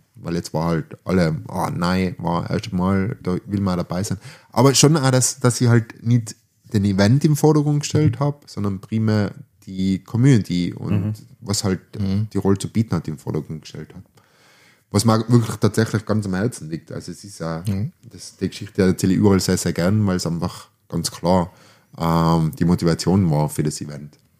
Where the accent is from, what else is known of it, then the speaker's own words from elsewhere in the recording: Stams, Tyrol, Austria; Nein, ich bin ja aus Stamms, bin ja Oberlandler